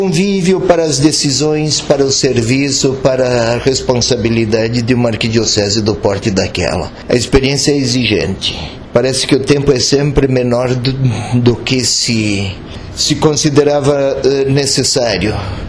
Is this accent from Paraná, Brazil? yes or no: yes; Cascavel, Paraná, Brazil; eu sou de Cascavel, mas ir a Cascavel hoje e vir ao sudoeste hoje, sinto que a minha casa é muito mais aqui do que lá.